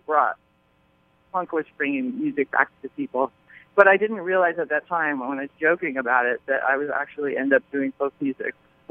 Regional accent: Seattle, Washington, United States; She has been to some of my shows, but I grew up in Seattle, so it would only be when when my various bands were up there.

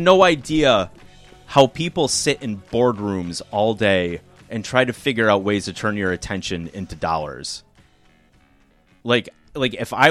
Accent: Iowa, United States; I am from Iowa. Thank you, Jeff.

